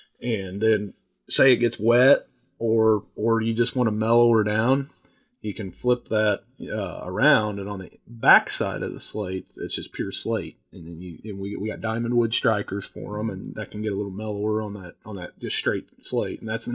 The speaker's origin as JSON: {"language": "English", "town": "Calhoun", "country": "United States", "tie": "born or raised there", "said": "growing up in Calhoun, we used to have, you know, close to 1,000 acres."}